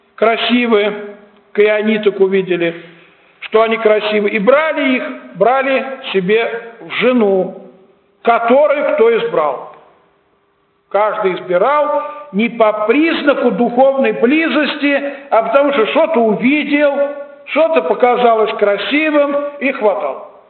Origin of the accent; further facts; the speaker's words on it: Orekhovo-Zuyevo, Moscow Oblast, Russia; Вот когда я бываю в Орехово-Зуево, у себя на малой родине